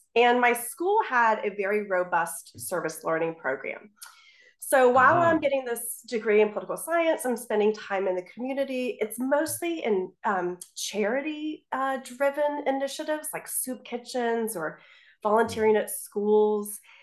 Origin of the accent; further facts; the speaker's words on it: Florida, United States; Yeah, I grew up in Florida in the Panhandle. And again, other than my brief time in New York, I've always lived in the South